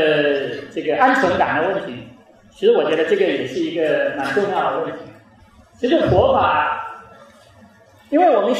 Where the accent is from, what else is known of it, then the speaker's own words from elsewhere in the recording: China; 所以这个我们中国人说的这个好人啊，事实上是一个非常笼统的概念。